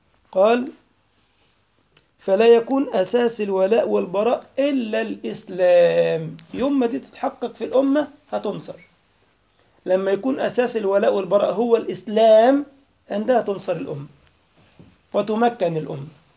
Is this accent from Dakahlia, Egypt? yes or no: no; Alexandria, Alexandria Governorate, Egypt; ويجي يستريح عندنا في اسكندرية ويكرم